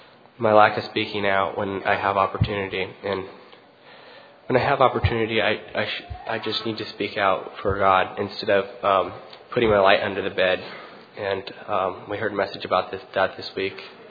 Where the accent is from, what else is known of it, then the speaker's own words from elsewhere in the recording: Idaho, United States; I'm from North Idaho.